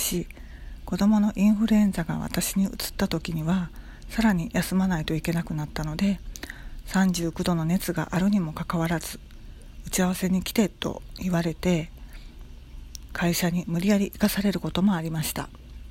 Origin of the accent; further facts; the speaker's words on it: Osaka, Japan; 生まれも育ちも大阪というバリバリの関西人です。